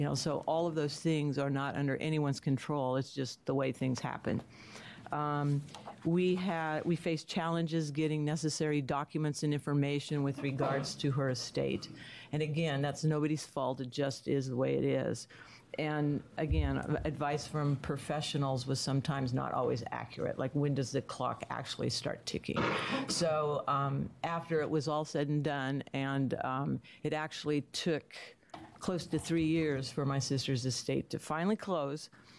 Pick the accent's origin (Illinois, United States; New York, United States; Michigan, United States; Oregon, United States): Oregon, United States; McMinnville; I'm from McMinnville, Oregon. Representative Noble is my representative from the district.